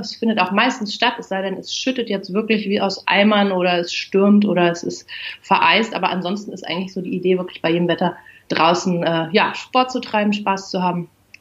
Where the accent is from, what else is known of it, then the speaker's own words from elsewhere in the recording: Cologne, North Rhine-Westphalia, Germany; Also ich bin ja hier in Köln geboren, aufgewachsen, habe eigentlich so einen relativ klassischen Weg erstmal beschritten